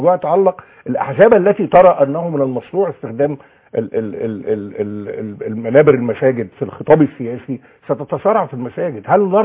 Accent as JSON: {"language": "Arabic", "country": "Egypt", "said": "احنا اولا مجموعه من المصريين"}